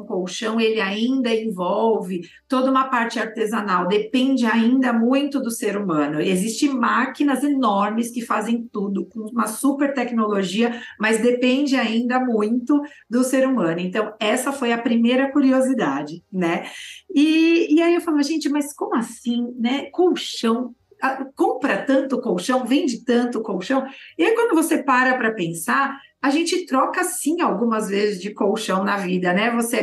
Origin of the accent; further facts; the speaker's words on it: São Paulo, Brazil; São Paulo.